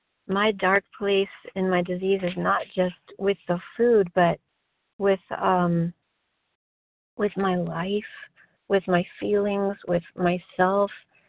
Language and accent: English; California, United States; I'm grateful to be recovered, and I'm from California.